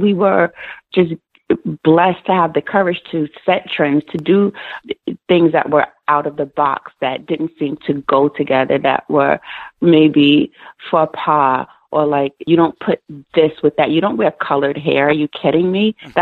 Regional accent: Mount Vernon, New York, United States; born there; I was born in Mount Vernon, New York, to a Japanese and Jamaican mother and an African-American dad.

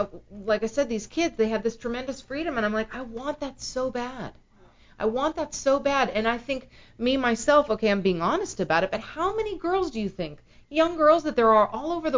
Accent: California, United States; But the people that I grew up with here in California, they didn't.

